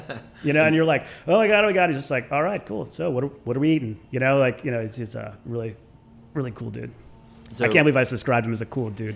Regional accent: United States; born there; I was born in America, correct.

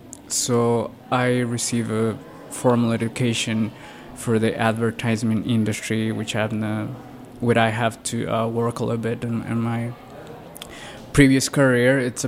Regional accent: Ecuador; now in Washington, United States; I'm from Ecuador. I came to the U.S. about like around 6-7 years ago, maybe. I've been living in D.C. for around 4 years and a half.

